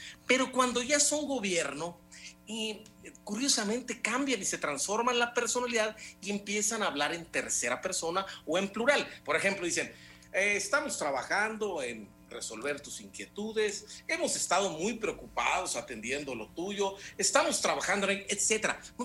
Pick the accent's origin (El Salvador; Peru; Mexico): Mexico; seguimos siendo, creo, los mexicanos, personas nobles